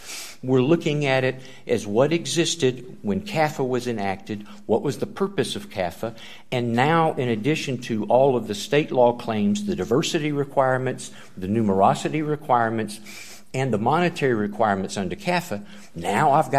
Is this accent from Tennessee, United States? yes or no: yes; Ducktown, Tennessee, United States; I'm from Ducktown, Tennessee. You're like, where the heck is that?